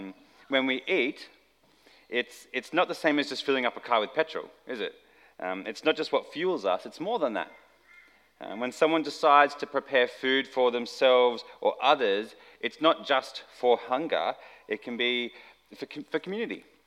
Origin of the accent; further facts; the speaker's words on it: Australia; I didn't grow up going to church, and so as an Aussie kid in the 90s